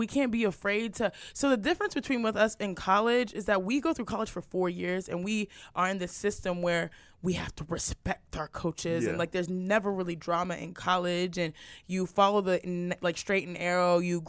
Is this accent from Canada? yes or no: no; Nigeria; I'm Nigerian, so I'm tougher than Nigerian hair. I got some tough Nigerian.